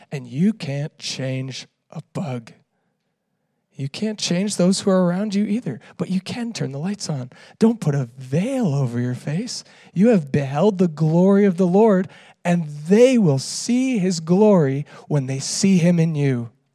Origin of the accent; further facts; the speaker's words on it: Canada; accent: Canadian; now in United States; Being in the Midwest, my Canadian accent has faded, and by association, I have now started to get a more subtle Midwestern accent.